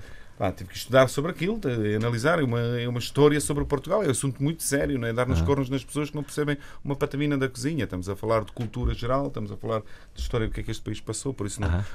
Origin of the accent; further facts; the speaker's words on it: Bosnia & Herzegovina; sou de Bósnia, que nasci de lá, que a partir daí tenho passagens por vários países, que estive em África, que uso produtos de lá, que tenho em Portugal muitos raízes